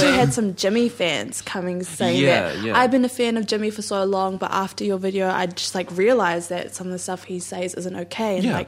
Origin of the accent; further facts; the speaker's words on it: New Zealand; I'm a Kiwi.